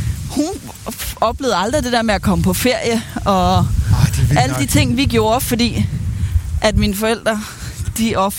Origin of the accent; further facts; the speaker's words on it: Aarhus, Central Denmark Region, Denmark; born there; now in Helsingør, Denmark; Jeg er født i Aarhus.